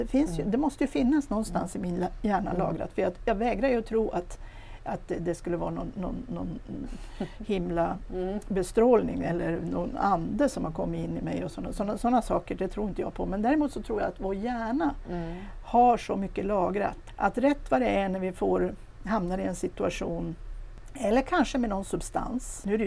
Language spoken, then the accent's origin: Swedish; Kiruna, Norrbotten County, Sweden; Jag bodde kvar i Kiruna. Jag är ju rotad, så att säga, i Kiruna. Ja. Född och uppvuxen i Kiruna stad.